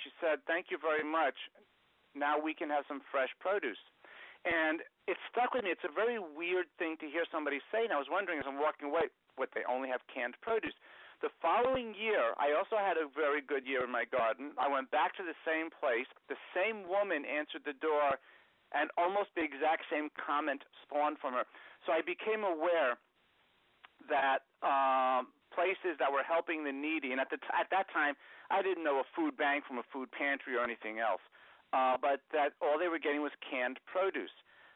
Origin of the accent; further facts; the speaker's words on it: New York, United States; I grew up in New York or a New York environment